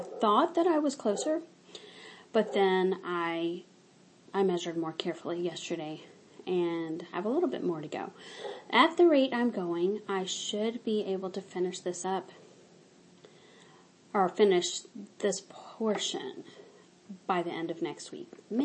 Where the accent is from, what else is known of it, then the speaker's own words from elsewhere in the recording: the South, United States; I grew up in the South. It's sherbet.